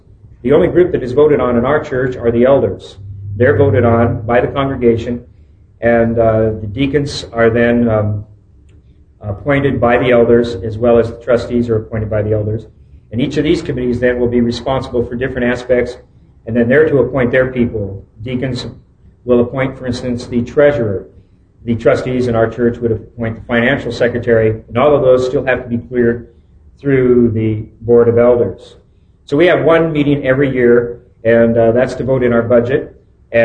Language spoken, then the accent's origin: English; Oregon, United States; although I'm from Southern Oregon, I have the mind of a Missourian